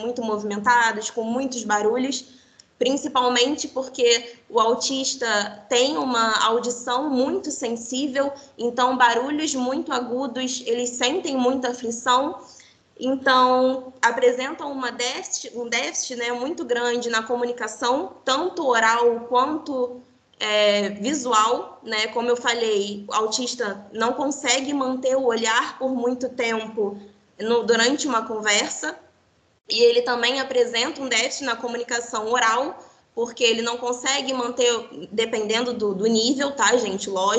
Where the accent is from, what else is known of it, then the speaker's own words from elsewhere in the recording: Cabo Frio, Rio de Janeiro, Brazil; eu sou de Cabo Frio, vou fazer 25 anos esse mês